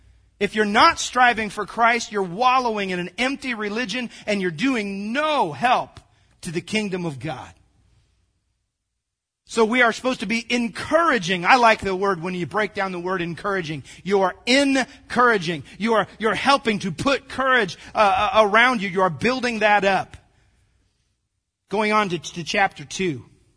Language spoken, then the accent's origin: English; United States; I'm proud to be an American. I am proud to be an American.